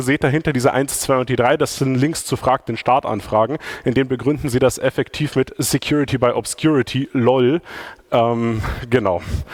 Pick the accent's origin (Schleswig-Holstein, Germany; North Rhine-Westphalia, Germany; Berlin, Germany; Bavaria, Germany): Bavaria, Germany; Regensburg; Außerdem komme ich aus Regensburg.